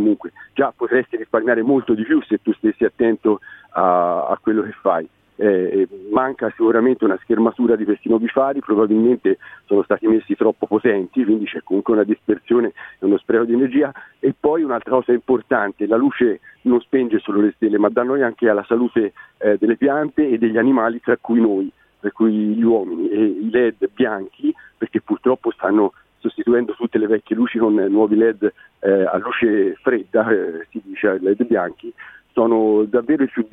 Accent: Siena, Tuscany, Italy; born there; io sono nato a Siena

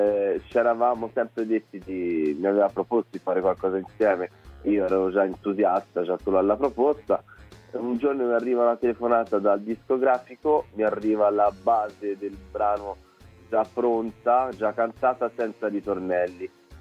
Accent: Tuscany, Italy; al momento vivo tra Arezzo e Milano, quindi conosco bene Siena, conosco bene il Palio, ho tanti amici che sono cultori e da toscano apprezzo le nostre tradizioni.

